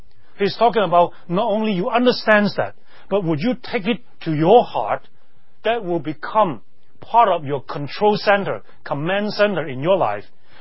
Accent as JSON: {"language": "English", "country": "Hong Kong", "tie": "born or raised there", "second_language": "English", "said": "I grew up in Hong Kong. English is not my native tongue. I learned the language when I was kindergarten"}